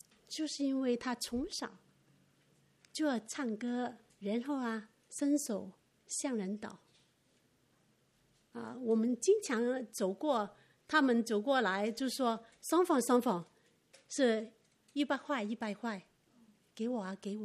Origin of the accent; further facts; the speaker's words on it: Hong Kong; 我是香港人呢